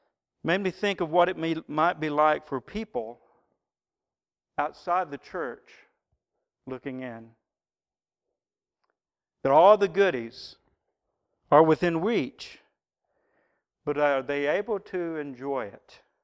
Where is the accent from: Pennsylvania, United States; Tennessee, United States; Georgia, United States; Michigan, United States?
Tennessee, United States; Monterey; When I was a boy growing up in Monterey, Tennessee, about halfway between Nashville and Knoxville on I-40 up on the mountain